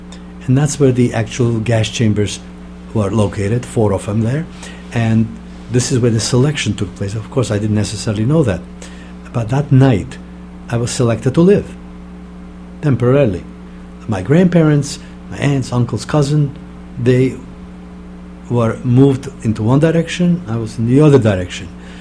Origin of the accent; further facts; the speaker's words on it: Hungary; English is a second language; I came actually from Hungary, from a ghetto.